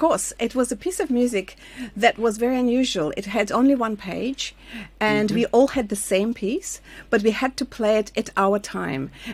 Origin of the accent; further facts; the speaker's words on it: Samarkand, Samarqand Region, Uzbekistan; also born or lived in Tashkent; I come from Uzbekistan. I was born in Tashkent.